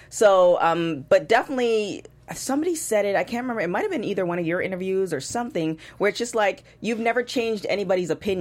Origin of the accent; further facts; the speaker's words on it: Canada; So I'm from Canada.